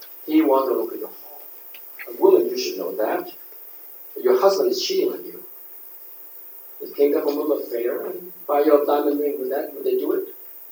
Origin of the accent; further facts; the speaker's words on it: New York City, New York, United States; I grew up in New York City here before the time, before Giuliani.